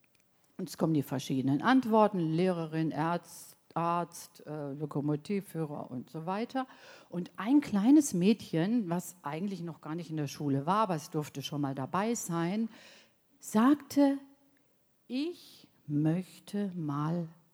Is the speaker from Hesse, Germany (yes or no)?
no; Bad Oeynhausen, North Rhine-Westphalia, Germany; Ich stamme aus Westfalen, aus Bad Oeynhausen.